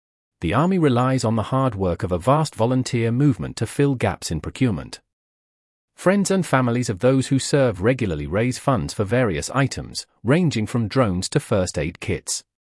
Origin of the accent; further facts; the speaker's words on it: Lviv, Lviv Oblast, Ukraine; the Lykakiv Cemetery, the main burial ground of the city of Lviv, my hometown